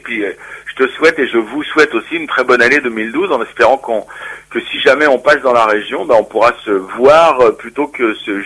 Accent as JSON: {"language": "French", "region": "Brittany", "country": "France", "said": "moi je viens de Bretagne, quoi, il faut que je traverse la France pour aller à tel endroit."}